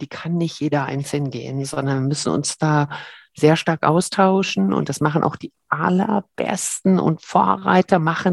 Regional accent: Berlin, Germany; born or raised there; also born or lived in Cologne

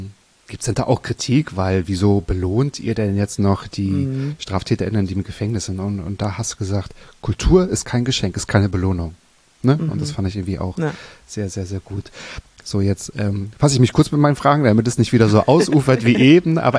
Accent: Mecklenburg-Vorpommern, Germany; Ich glaube, dein erstes Konzert war in Neustrelitz, in Mecklenburg-Vorpommern. Mein Heimatbundesland

